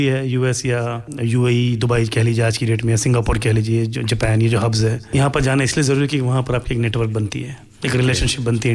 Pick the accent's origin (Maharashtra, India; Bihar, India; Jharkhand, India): Maharashtra, India; Mumbai; moved away as an adult; also born or lived in Switzerland; मैं यहीं पर बॉम्बे में पैदा हुआ हूँ और बॉम्बे में ही बड़ा पड़ा हूँ।